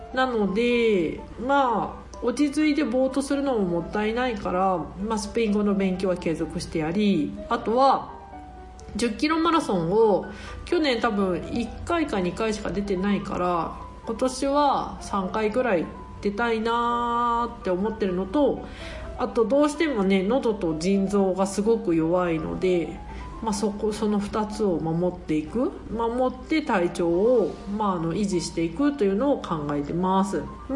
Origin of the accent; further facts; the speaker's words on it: Sanjo, Niigata, Japan; also born or lived in Saitama; 私実は生まれは埼玉で育ちが新潟なんです。まあ新潟にいた期間の方が長いけど、まあ埼玉も大好きな感じなんですが、まあその私が生まれ育った新潟県の三条市の